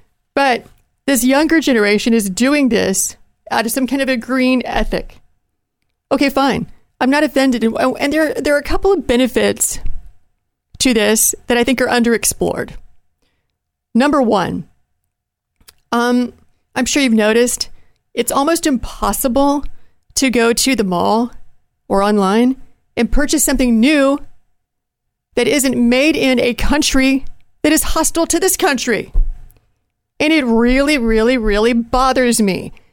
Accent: Appalachia, United States; Growing up in Appalachia, sometimes beneath the poverty line, my mom always bought my clothes at yard sales.

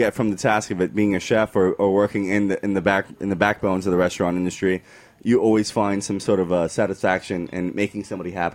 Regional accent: New York City, New York, United States; I always had a fantasy. I'm born and raised in New York City. I've always had the idea.

